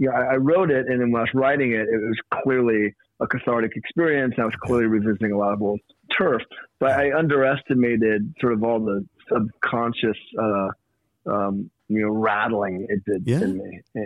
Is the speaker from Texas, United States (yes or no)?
no; Hollywood, California, United States; I grew up in Hollywood, California. Mm-hmm. I grew up in around show business.